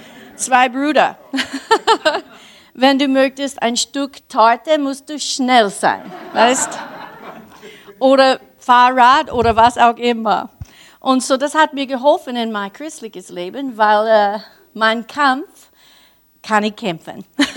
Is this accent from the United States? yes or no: yes; Kentucky, United States; German is a second language; Ich komme auch nicht ursprünglich aus Österreich, aber ich war geboren und ich bin aufgewachsen in Kentucky, in den USA.